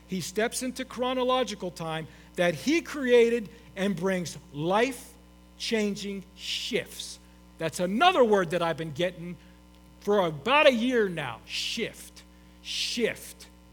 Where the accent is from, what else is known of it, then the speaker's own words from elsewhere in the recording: Orlando, Florida, United States; moved away as an adult; So I moved up here from Florida, from the Orlando area, which is where that picture was from, in November of 1988, okay? I'm a Florida boy. I lived there since I was 7 years old.